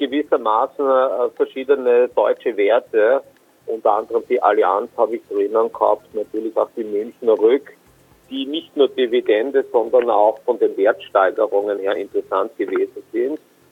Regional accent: Austria; Ich komme aus Österreich

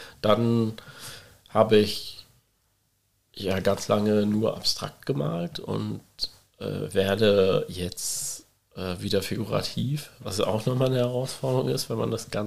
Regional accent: Haßloch, Rhineland-Palatinate, Germany; Ich bin in Hasloch Nord aufgewachsen, da war der Migrantenanteil auf der Grundschule schon damals sehr hoch.

